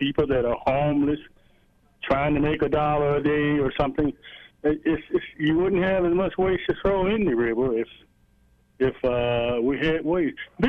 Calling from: Kansas City, Missouri, United States; I'm calling from like Midtown, Kansas City.

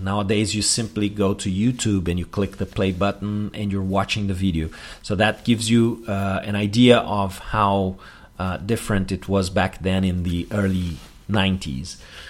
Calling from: Porto Alegre, Rio Grande do Sul, Brazil; English is a second language

